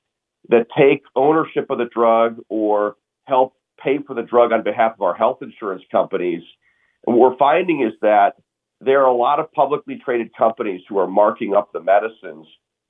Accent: Ohio, United States; In my home state of Ohio, we found PBMs engaging in a practice called spread pricing

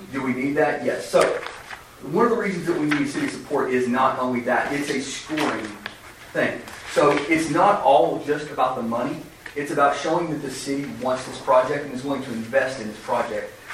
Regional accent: Murray, Kentucky, United States; We're from Murray. We're not from out of state.

